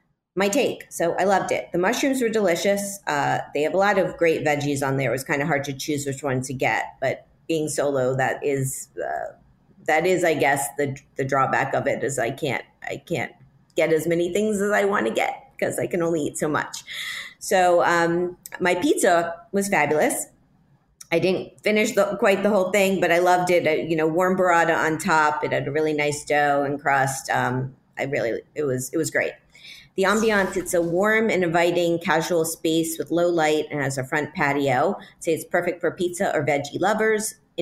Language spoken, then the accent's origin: English; Miami, Florida, United States; I am from Miami. Yeah, it's my hometown, which is why I usually go down to South Beach Food and Wine Festival